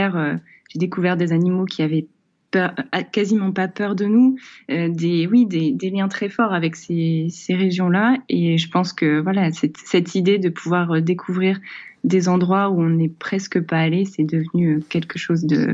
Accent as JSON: {"language": "French", "region": "Centre-Val de Loire", "country": "France", "tie": "born there", "said": "moi je suis née dans le Berry."}